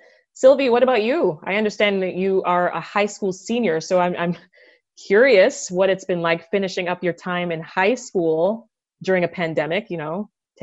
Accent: Jamaica; I did win my spelling bee when I was a kid growing up in Jamaica. I was like 7 years old, just putting it out there, no big deal.

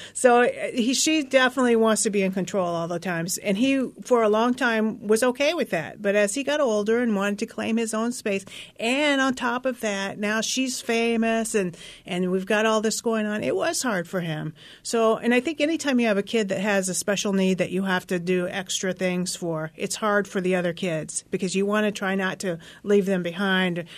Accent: Indiana, United States; born or raised there

